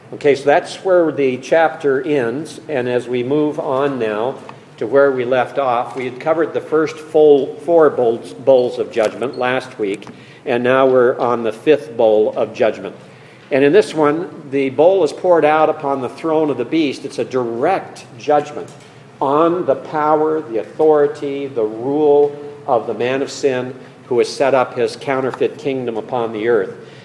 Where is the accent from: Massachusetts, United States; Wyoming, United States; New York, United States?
Wyoming, United States; I grew up in Wyoming, so I'm very proud of that fact.